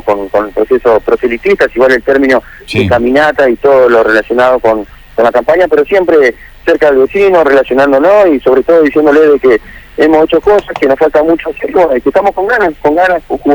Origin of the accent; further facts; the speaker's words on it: Nogoyá, Entre Ríos, Argentina; somos todos entorneanos, argentinos, en este caso